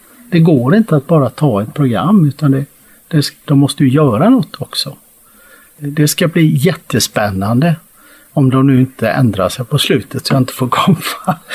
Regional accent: Ulricehamn, Västra Götaland County, Sweden; i min hemstad Ulricehamn

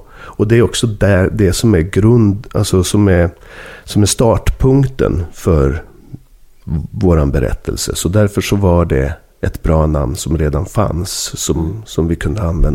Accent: Norrbotten County, Sweden; mera tallhedar och granskog som är där uppe i Norrbotten där jag kommer ifrån.

